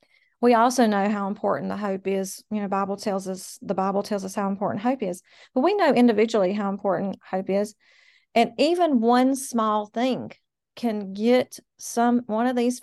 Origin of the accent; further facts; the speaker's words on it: the South, United States; I come from the South and I love the Lord and he carries me.